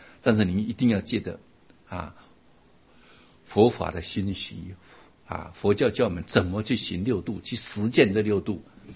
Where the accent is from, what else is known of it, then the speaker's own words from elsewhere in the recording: China; 因为我们中国人也会讲死了变鬼啊，我们一般人都是觉得人死了就会做鬼啊